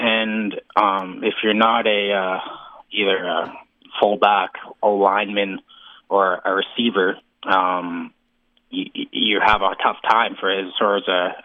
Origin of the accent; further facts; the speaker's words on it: Regina, Saskatchewan, Canada; as a kid growing up in Regina and watching the Riders